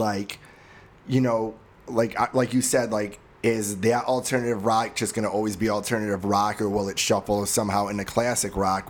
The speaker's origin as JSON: {"language": "English", "town": "Medina", "country": "United States", "said": "Well, I'm from Medina, so like"}